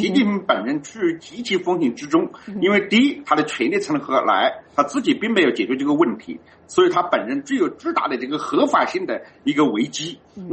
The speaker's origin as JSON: {"language": "Chinese", "country": "China", "said": "作为中国人，我们当然不希望中国灭亡"}